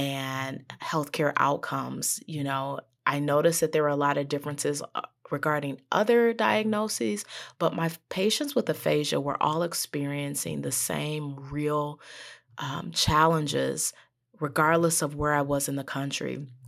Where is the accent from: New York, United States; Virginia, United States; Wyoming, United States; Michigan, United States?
Michigan, United States; I am originally from Michigan.